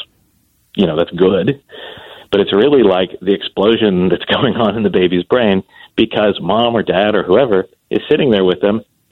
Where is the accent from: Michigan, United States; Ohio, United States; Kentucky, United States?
Ohio, United States; Columbus; And I had written a book about school desegregation in my hometown, which is Columbus, Ohio.